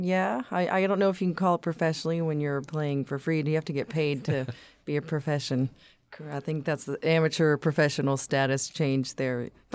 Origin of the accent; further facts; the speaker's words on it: Austin, Texas, United States; now in Lubbock, United States; Well, when I came from Austin, I considered myself a folk singer